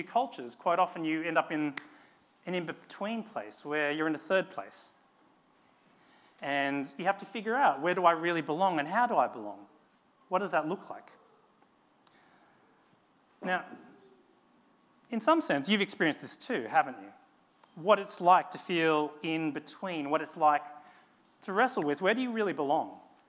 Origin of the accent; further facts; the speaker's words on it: Australia; my parents are Chinese, but I grew up in Australia, and so I live in between 2 worlds. I live in between. I'm a bit Chinese and a bit Australian, a bit of both, bit of neither.